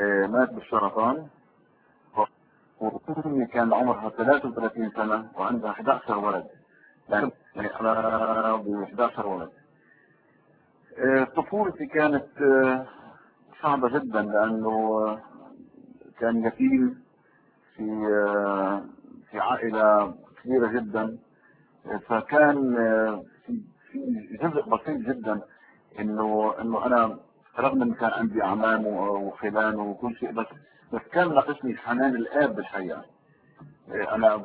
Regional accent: Jerusalem, Palestine; born there; انا من مواليد مدينة القدس. مدينة القدس اعتقد انه احلى مدينة في العالم

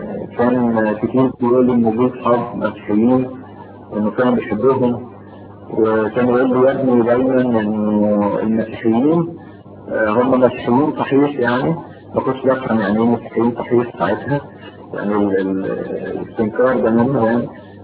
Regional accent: Syria; كسوريين جدا يعني

